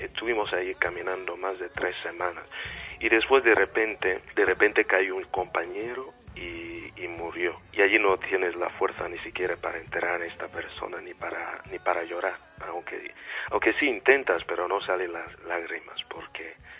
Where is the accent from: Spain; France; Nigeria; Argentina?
Nigeria; Spanish is a second language; moved away; Pues precisamente salí de Nigeria en el año 1997 aproximadamente, a finales de este año